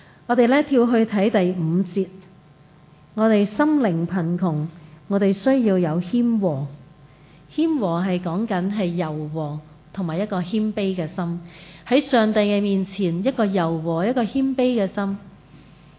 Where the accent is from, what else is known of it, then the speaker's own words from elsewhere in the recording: Hong Kong; 可能我们都是香港的人，我们都很少去经历很肚饿的这个境况